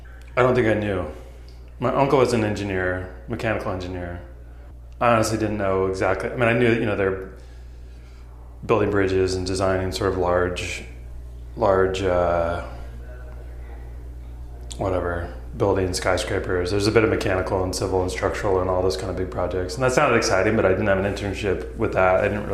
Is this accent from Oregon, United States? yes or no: yes; Oregon, United States; So either the local newspaper or I grew up in Oregon, so the Oregonian, which is like the Portland, kind of the state newspaper.